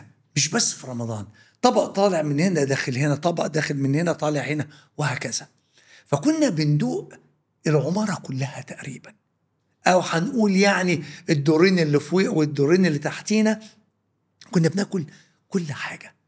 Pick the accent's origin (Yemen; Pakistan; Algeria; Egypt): Egypt; Alexandria, Alexandria Governorate; أنا كبرت في إسكندرية في كليوباترا حمامات، شارع بورسعيد،